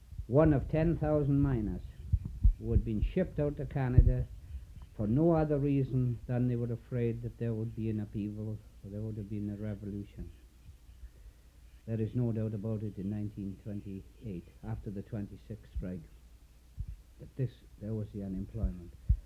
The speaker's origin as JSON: {"language": "English", "town": "Tredegar", "region": "Wales", "country": "United Kingdom", "tie": "born or raised there", "also_born_or_lived": "Neath", "said": "But my school days were mainly in Tredegar, a school called Nantibu School."}